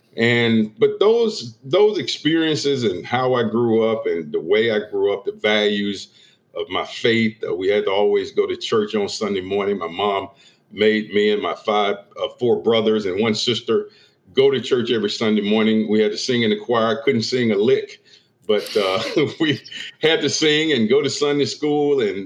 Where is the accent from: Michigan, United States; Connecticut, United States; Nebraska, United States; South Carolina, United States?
South Carolina, United States; Lancaster; You know, I grew up in a very small rural, what we used to call a textile town, Jim, in Lancaster, South Carolina.